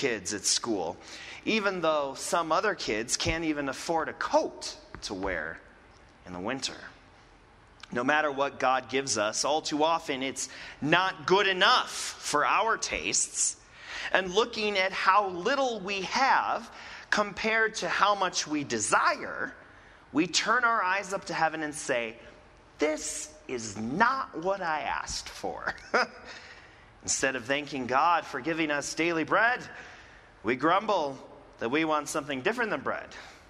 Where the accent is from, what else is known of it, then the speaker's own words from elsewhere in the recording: Milwaukee, Wisconsin, United States; When I was growing up in Milwaukee, my parents owned an Italian restaurant.